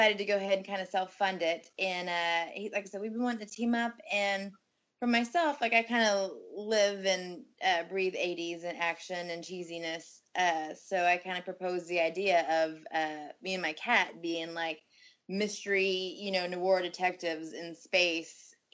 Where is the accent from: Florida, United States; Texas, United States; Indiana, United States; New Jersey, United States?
Texas, United States; Dallas; I'm from Dallas, Texas area.